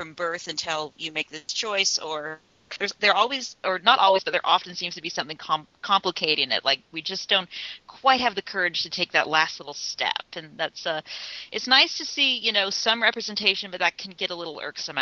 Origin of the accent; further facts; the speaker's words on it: Salt Lake City, Utah, United States; you know, as a 15-year-old growing up in Salt Lake City.